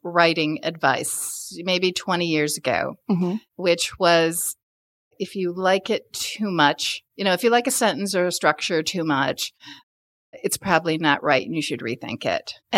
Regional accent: Toledo, Ohio, United States; now in Milwaukee, United States; Yes. Yeah. Born in Toledo, Ohio. And in the state of Wisconsin, I live in Milwaukee.

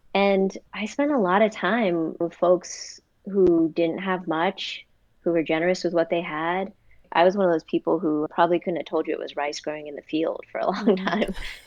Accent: Thailand; now in United States; And since I'm from Thailand, I wasn't going to do that.

